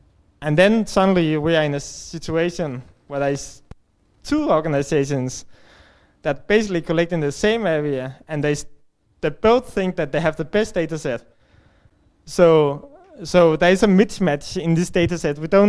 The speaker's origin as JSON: {"language": "English", "country": "Denmark", "said": "I'm from Denmark, and I have also been facing problems in Denmark"}